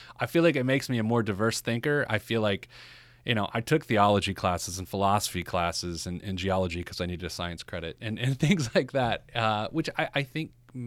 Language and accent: English; Indiana, United States; growing up, I went to Pike High School. I grew up in Central Indiana